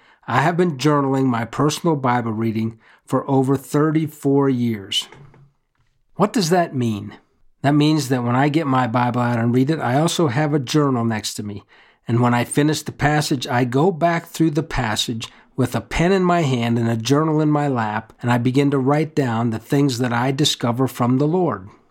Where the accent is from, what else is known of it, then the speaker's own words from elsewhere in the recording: Denver, Colorado, United States; That's a little bit far from my hometown of Denver, Colorado.